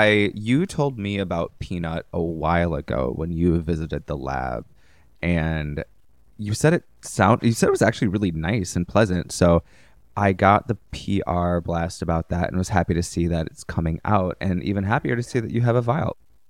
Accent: Midwest, United States; I'm from the Midwest, haven't you heard?

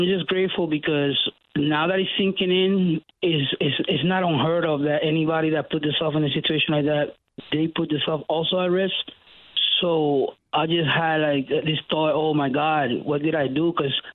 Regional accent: New Haven, Connecticut, United States; now in East Hartford, United States; This is my barbershop here in East Hartford. I've been in East Hartford. I'm from New Haven, actually. And I ended up moving to Hartford, you know, seeking for opportunities.

